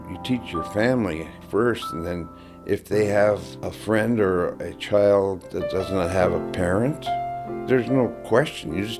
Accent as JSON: {"language": "English", "town": "Nome", "region": "Alaska", "country": "United States", "tie": "born there"}